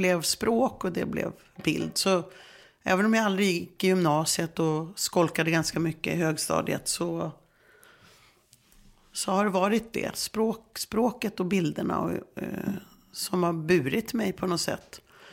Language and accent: Swedish; Uppsala, Uppsala County, Sweden; mina polare i Flogsta där jag växte upp i den här åldern